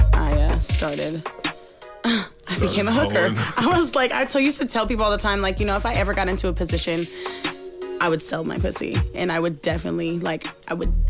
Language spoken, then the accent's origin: English; Seattle, Washington, United States; also born or lived in Los Angeles; I'm from the North End, but Seattle.